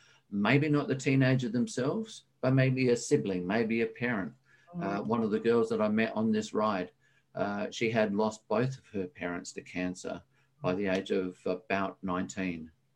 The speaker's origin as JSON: {"language": "English", "region": "Scotland", "country": "United Kingdom", "tie": "born there", "said": "I have an English background. I'm a Scotsman by birth."}